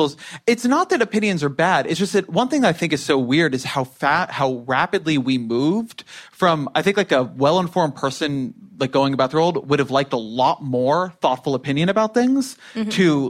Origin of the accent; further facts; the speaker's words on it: Irvine, California, United States; I grew up in Irvine, as I mentioned.